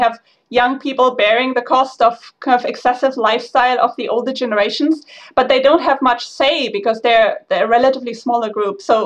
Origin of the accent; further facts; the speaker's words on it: Germany; I mean, I am from Germany and I see the German pension system